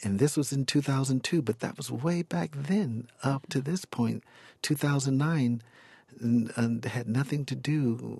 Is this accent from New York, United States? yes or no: no; Gary, Indiana, United States; We're not from Hollywood. We're a family, not a business. And we're a family that came from Gary, Indiana.